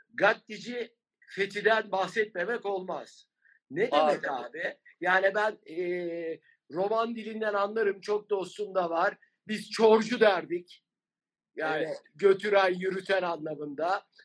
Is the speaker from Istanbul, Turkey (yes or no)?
yes; Beşiktaş, Istanbul, Turkey; Şimdi ben Beşiktaş'ta büyüdüm. Beşiktaş Çarşı'da büyüdüm.